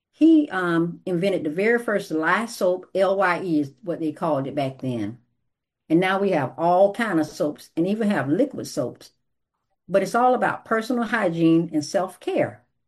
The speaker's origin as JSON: {"language": "English", "region": "Florida", "country": "United States", "tie": "born or raised there", "said": "But where I grew up in Florida, when I was a little girl, even my dad, he would take us to where he grew up."}